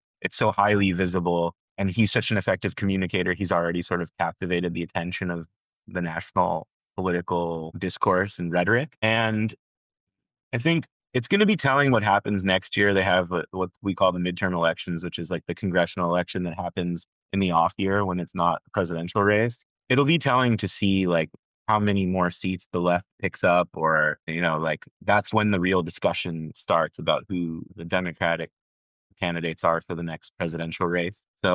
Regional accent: New York, United States; I think there's also my experience as a New Yorker

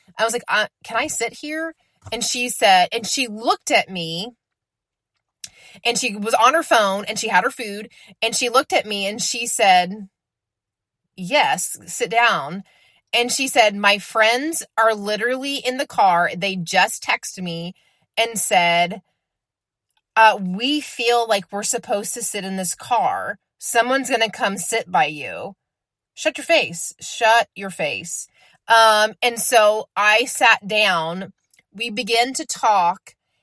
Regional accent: Illinois, United States; I'm like, I'm from Southern Illinois.

